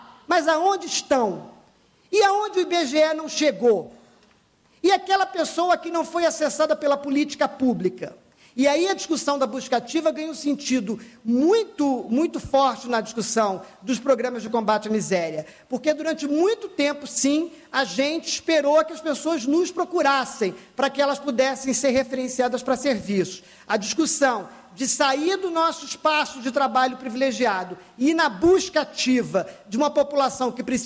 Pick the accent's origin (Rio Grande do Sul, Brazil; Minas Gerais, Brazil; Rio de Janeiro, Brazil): Rio de Janeiro, Brazil; Niterói; eu sou de Niterói e fui trabalhar no Rio.